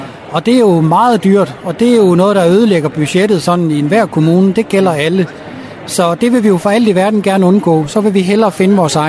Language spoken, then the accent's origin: Danish; Frederikshavn, North Denmark Region, Denmark; moved away as an adult; also born or lived in Copenhagen; now in Læsø, Denmark; Jeg er født og opvokset i Frederikshavn, men har boet i København i 20 år.